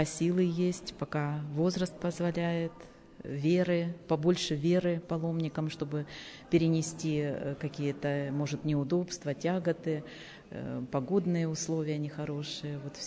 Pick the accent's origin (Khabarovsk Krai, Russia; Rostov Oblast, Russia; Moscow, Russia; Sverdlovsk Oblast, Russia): Rostov Oblast, Russia; Rostov-on-Don; Ростов-на-Дону.